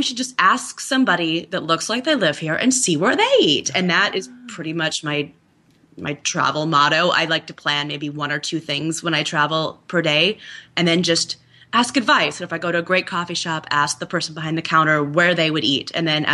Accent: Minnesota, United States; because I'm from Minnesota originally.

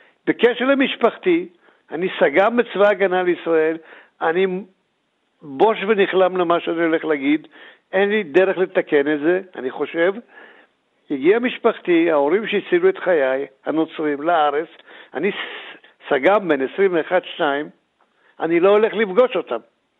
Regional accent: Antwerp, Flanders, Belgium; now in Israel; ואני נולדתי ב-41 באנטוורפן שבבלגיה.

